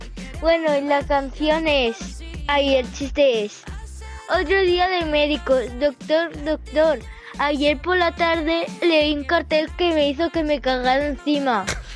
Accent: Vinaròs, Valencian Community, Spain; Pues soy yo … de Vinaroz.

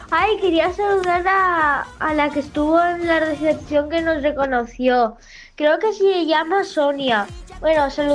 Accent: Vinaròs, Valencian Community, Spain; de Vinaroz. Y hoy te voy a contar un chiste y una canción.

